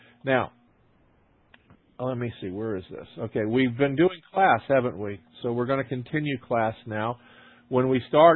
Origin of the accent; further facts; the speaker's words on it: Jacksonville, Florida, United States; near my hometown here, Jacksonville, Florida.